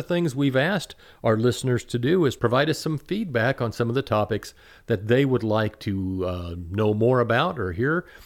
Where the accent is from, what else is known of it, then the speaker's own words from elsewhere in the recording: Lawrence, Kansas, United States; I'm a native Kansan. I was born in Lawrence, 1959. I'm 64, going to be 65 in January.